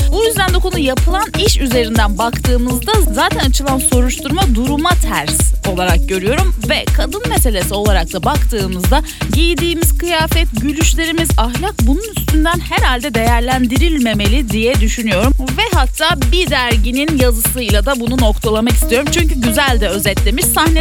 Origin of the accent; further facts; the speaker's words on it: İzmir, Turkey; Ben de bir İzmirli olarak bunu söylemeden tabii ki güne başlayamayacağım.